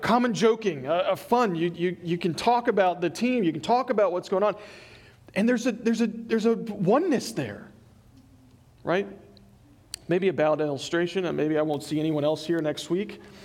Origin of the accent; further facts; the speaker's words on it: Newark, Delaware, United States; oh, well, I'm from a little place, Newark, Delaware. Not Newark, Jersey, Newark, Delaware.